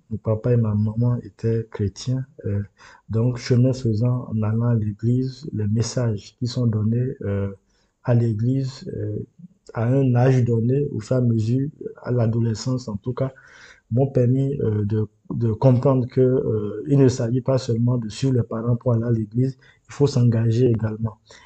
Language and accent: French; Benin; je leur dis que je suis béninois